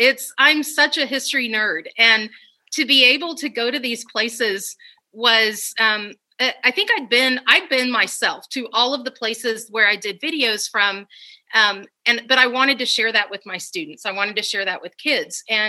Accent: Texas, United States; Boston had a travel advisory and I'm from Texas and they didn't want Texans coming in.

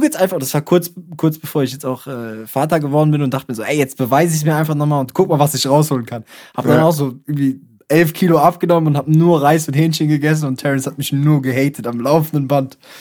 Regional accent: Mannheim, Baden-Württemberg, Germany; ich komme ja aus Mannheim

